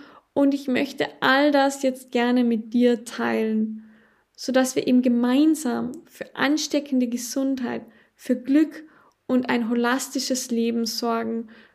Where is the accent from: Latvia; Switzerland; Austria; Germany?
Austria; Tyrol; accent: Tyrolean; Ich bin eine Tirolerin mit einem sehr, sehr starken Dialekt. Also mit einem rollenden R und einem krassen K, sage ich immer so schön.